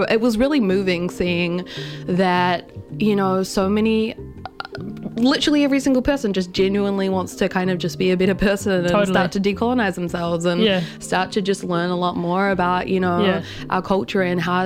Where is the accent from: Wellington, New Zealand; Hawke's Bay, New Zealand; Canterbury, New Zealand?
Canterbury, New Zealand; Christchurch; I'm from Christchurch, but I whakapapa back to Waikato.